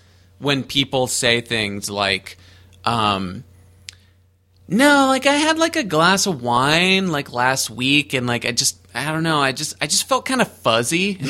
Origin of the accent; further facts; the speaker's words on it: San Diego, California, United States; born there; No, I was born in Kensington, and my original name, my dad was drinking at the Kensington Club, which is San Diego's second oldest bar